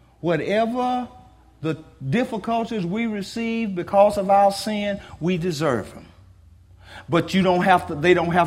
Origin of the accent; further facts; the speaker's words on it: Baker, Florida, United States; I grew up in Baker. Blackwater River is about 4 miles southwest of Baker.